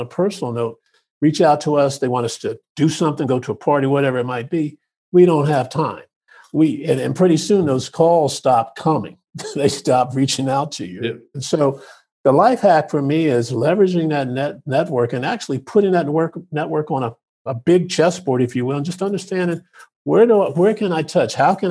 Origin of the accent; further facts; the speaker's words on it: Urbana, Ohio, United States; We're from Urbana, Ohio. That's where I was born.